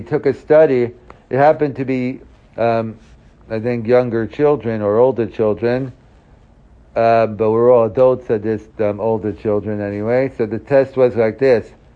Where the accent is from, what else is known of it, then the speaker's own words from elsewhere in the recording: New York, United States; I'm from New York, but New York's a big Jewish area